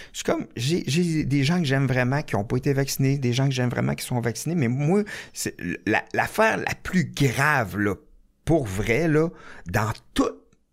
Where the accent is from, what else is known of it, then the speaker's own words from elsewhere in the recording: Warwick, Quebec, Canada; une lettre un moment donné à propos des éoliennes dans mon coin de pays à Warwick